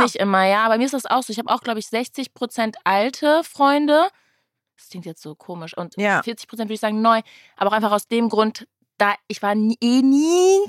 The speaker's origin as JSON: {"language": "German", "region": "North Rhine-Westphalia", "country": "Germany", "also_born_or_lived": "Berlin", "said": "Nein, ich bin aus NRW."}